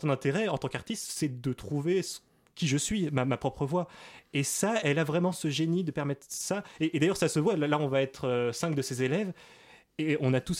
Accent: Bourges, Centre-Val de Loire, France; je viens de Bourges, qui est une petite ville, il y avait un conservatoire

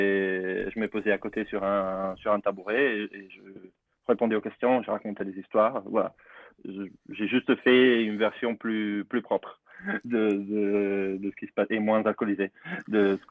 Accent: Italy; moved away as an adult; je suis parti de l'Italie assez jeune, à 18, 18, 19 ans, pour aller à Paris. Et je viens de la campagne en Italie.

